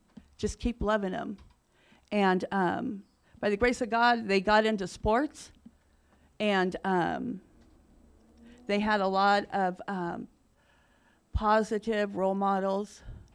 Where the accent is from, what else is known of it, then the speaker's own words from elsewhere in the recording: New Mexico, United States; born there; my sister was born in Hawaii, and I was born in New Mexico